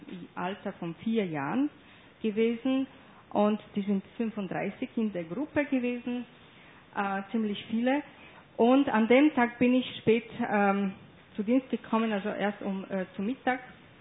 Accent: Poland; born there; Ja, ich bin in Polen geboren worden

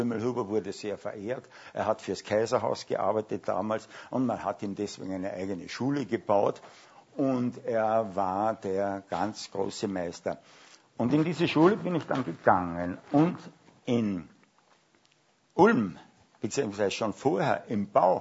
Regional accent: Upper Austria, Austria; also born or lived in Steyr / Vienna; Ich war als Bub, bin ich aus dem Mühlviertel gekommen, habe zu Linz aufgeschaut. Dann bin ich nach Steyr gekommen, habe auch noch zu Linz aufgeschaut. Dann bin ich nach Wien gekommen, als Student

